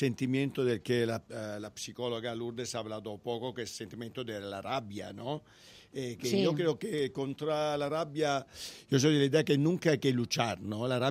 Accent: Spain; como muchos españoles

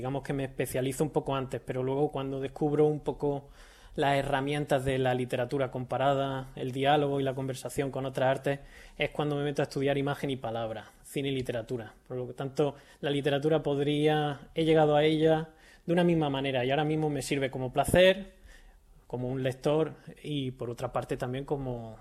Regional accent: Cazorla, Andalusia, Spain; algunas películas en algún cine de verano en mi pueblo, en Cazorla, en Jaén

